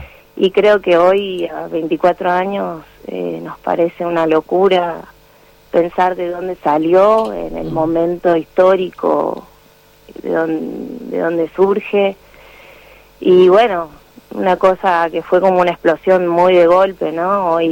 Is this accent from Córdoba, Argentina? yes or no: no; Tartagal, Salta, Argentina; also born or lived in Buenos Aires; Nosotras nacimos en Buenos Aires por la cuestión de trabajo de mi papá. Mi papá y mi mamá son de la ciudad de Tartagal.